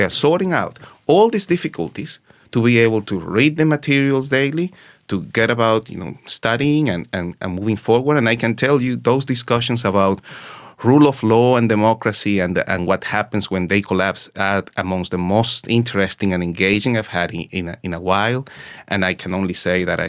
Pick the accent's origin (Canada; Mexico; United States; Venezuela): Venezuela; Maracaibo, Zulia; my hometown, for example, Maracaibo, second largest city in the country